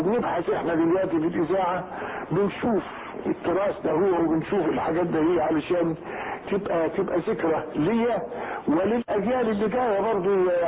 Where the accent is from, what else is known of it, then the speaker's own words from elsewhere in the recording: Tanta, Gharbia, Egypt; أنا نشأت في طنطا, وبعد ما تخرجت من القرية حفظا وتجويدا وقراءة رحت طنطا.